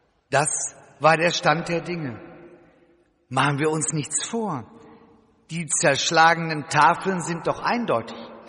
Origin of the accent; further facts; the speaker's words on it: Schmallenberg, North Rhine-Westphalia, Germany; Als Jugendlicher bin ich in Schmallenberg im Sauerland aufgewachsen.